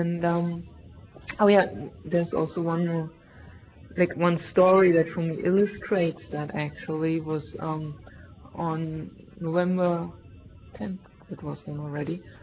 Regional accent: East Germany, Germany; English is a second language; And I used to say I'm from Germany. And until I realized I am not from Germany, I'm from East Germany. It's a different culture, it's a different atmosphere, whole different upbringing.

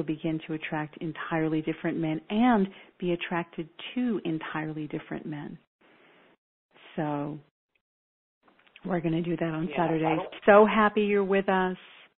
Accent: Australia; I'm Australian. I love Byron Bay.

